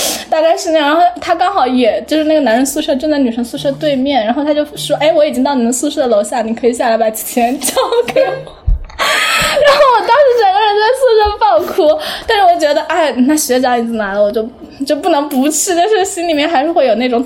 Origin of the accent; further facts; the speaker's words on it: Huanggang, Hubei, China; 我们来自于黄冈，不叫黄冈。我现在每次就是有同事问我来自哪，我说黄冈